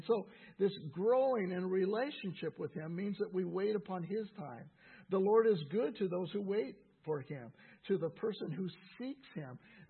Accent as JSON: {"language": "English", "region": "California", "country": "United States", "tie": "born or raised there", "said": "I grew up in California, and there's a mansion called the Winchester Mansion near San Jose."}